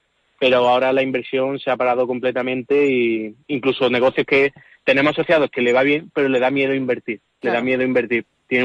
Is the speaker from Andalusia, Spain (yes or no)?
yes; Córdoba, Andalusia, Spain; yo soy de Córdoba, por toda Córdoba